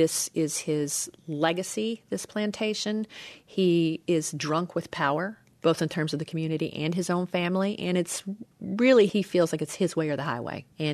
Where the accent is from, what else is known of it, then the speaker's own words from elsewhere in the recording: Kentucky, United States; I grew up in Kentucky. That's tobacco country.